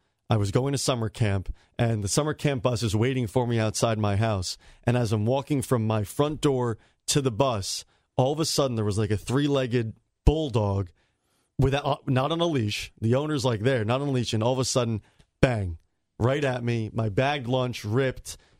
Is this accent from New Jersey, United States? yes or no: yes; New Jersey, United States; I'm from North Jersey, close to New York City. I typically will talk a little faster than most people.